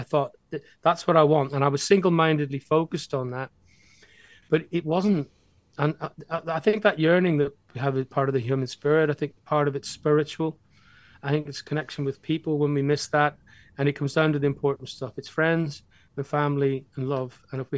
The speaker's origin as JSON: {"language": "English", "town": "Derry", "region": "Northern Ireland", "country": "United Kingdom", "tie": "born or raised there", "said": "In Derry, they're putting a mural of me up on the gable end of the row of houses I grew up in Clarendon Street in the town centre."}